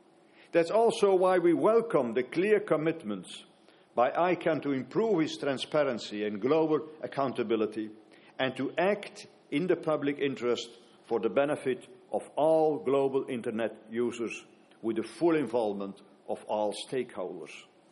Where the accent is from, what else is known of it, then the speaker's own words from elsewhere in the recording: Brussels, Brussels-Capital Region, Belgium; to take place in Brussels, not only the capital of Europe, but also my hometown.